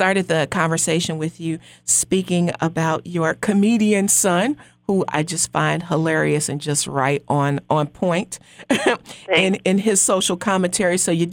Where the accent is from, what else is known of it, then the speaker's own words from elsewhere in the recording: Chicago, Illinois, United States; And my hometown.